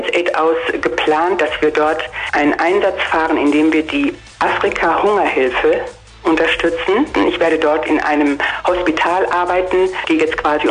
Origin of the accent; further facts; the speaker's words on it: Meppen, Lower Saxony, Germany; ich komme selber hier aus Meppen im Emsland